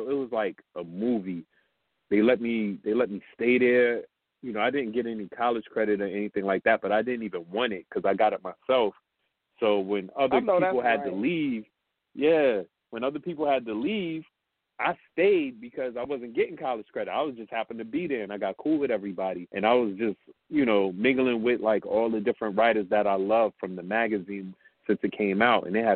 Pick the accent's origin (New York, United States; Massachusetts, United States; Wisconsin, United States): New York, United States; Brooklyn; So all of that was part of, you know, growing up in Brooklyn.